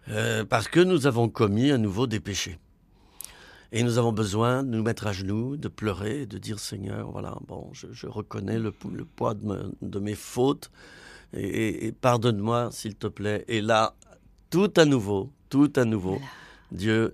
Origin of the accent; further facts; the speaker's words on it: France; mais on est des Français, bon, voilà.